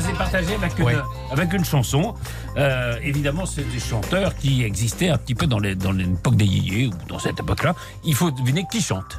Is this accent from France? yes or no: no; Antananarivo, Analamanga, Madagascar; born there; Je suis né à Tananarive, dans l'île de Madagascar.